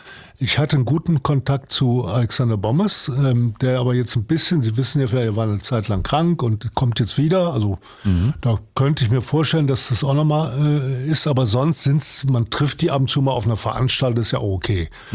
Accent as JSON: {"language": "German", "town": "Cologne", "region": "North Rhine-Westphalia", "country": "Germany", "said": "ich als Kölner"}